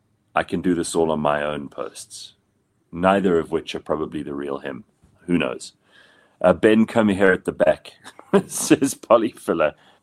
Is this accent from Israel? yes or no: no; South Africa; In South Africa, remember, I grew up on Olmeca